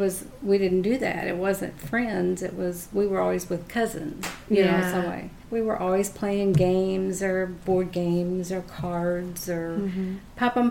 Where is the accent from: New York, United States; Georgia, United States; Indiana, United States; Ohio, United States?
Indiana, United States; Evansville; Evansville.